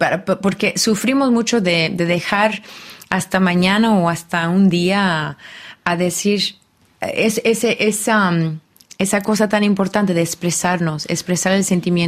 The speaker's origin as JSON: {"language": "Spanish", "town": "Chicago", "region": "Illinois", "country": "United States", "tie": "born there", "said": "Nací en Chicago"}